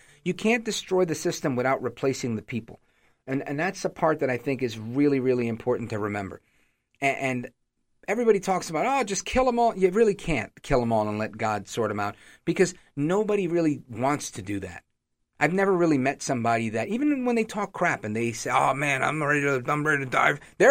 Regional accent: Brooklyn, New York, United States; born there; now in New Jersey, United States; Born in Brooklyn, but I live in Jersey now.

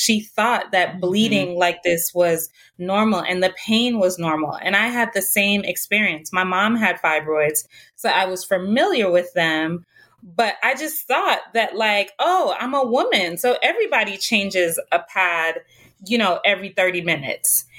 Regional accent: Jamaica; I'm originally from Jamaica.

